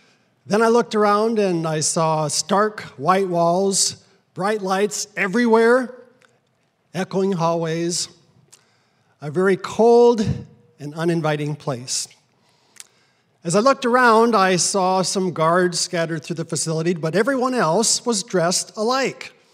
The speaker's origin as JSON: {"language": "English", "region": "Iowa", "country": "United States", "tie": "born or raised there", "said": "I'm from Humboldt, rural Humboldt County, Iowa, about 2 hours northwest of here."}